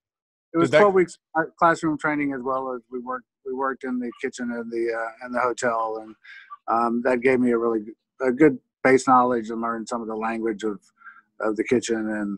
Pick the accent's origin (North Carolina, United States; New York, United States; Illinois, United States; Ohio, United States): North Carolina, United States; Winston-Salem; I looked for a job in several places, and Winston-Salem being my hometown